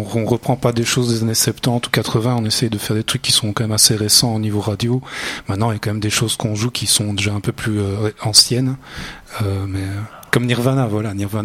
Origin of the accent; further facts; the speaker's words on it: Mussy-la-Ville, Wallonia, Belgium; now in Arlon, Belgium; Moi, je viens de Mussy-la-Ville, mais avant j'étais à Arlon.